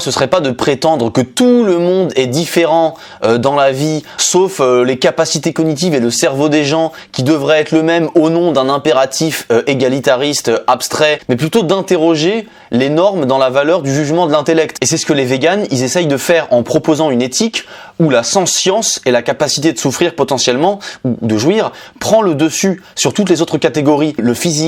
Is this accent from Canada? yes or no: no; France; moi je suis français par exemple, avec un petit peu d'origine italienne